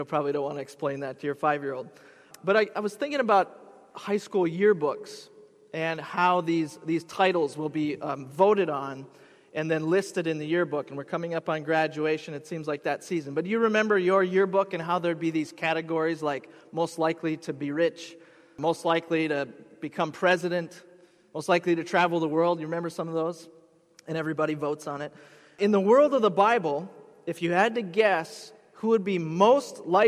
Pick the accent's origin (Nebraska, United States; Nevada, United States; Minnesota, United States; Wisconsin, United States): Minnesota, United States; We're from Minnesota. We're not used to this.